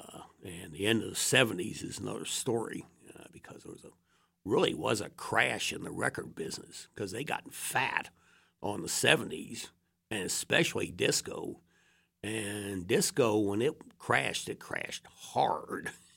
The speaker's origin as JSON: {"language": "English", "town": "Arlington", "region": "Virginia", "country": "United States", "said": "I was from the East Coast, Arlington, Virginia."}